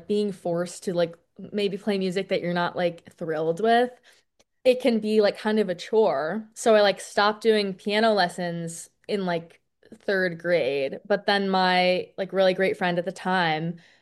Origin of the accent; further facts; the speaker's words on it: Connecticut, United States; So I'm from Connecticut, which is where I'm coming at you from today.